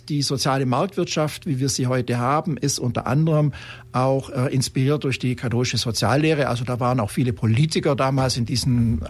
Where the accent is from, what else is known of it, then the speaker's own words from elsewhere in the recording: Ravensburg, Baden-Württemberg, Germany; Ich stamme aus Ravensburg. Bin dort auf die Schule gegangen